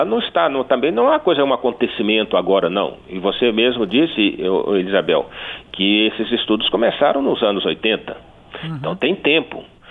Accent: Brazil; nos impõem uma condição de como brasileiros e de como pesquisadores e de como médicos

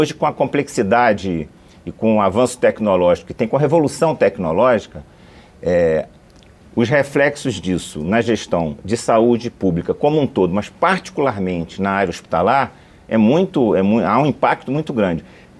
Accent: Rio de Janeiro, Brazil; Eu, por exemplo, sou do Rio de Janeiro.

